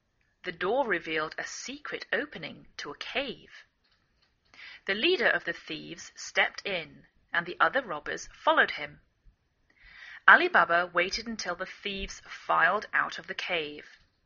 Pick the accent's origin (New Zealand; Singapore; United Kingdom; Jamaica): United Kingdom; England; now in United States